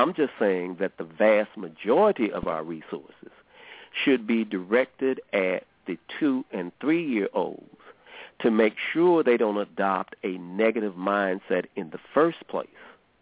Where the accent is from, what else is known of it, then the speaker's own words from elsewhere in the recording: East St. Louis, Illinois, United States; I'm from East St. Louis, Illinois, which is right across the river from Ferguson